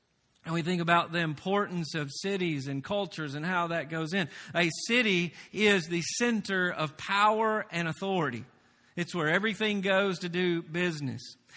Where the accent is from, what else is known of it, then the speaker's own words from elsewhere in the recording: Tennessee, United States; If you didn't know, I'm from the South. I'm from Tennessee.